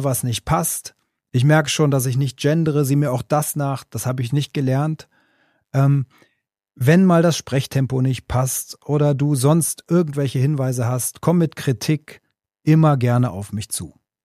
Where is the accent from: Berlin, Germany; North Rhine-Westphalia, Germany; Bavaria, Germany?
North Rhine-Westphalia, Germany; bin groß geworden im Rheinland, Ecke Bergisches Land.